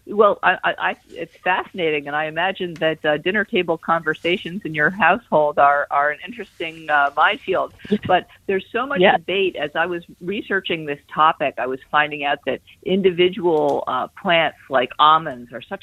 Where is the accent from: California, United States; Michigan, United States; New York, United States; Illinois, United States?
California, United States; We're originally from California, and we do not drink milk for that reason, because of the water.